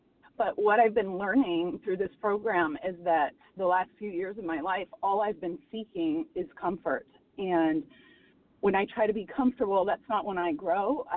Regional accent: Texas, United States; I'm from Texas, and I am a compulsive overeater.

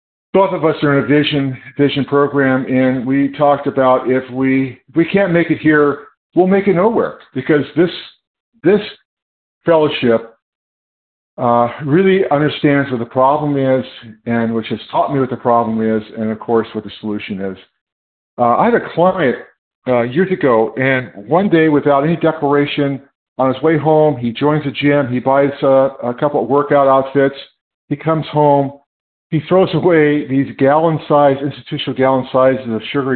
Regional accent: California, United States; I'm from California.

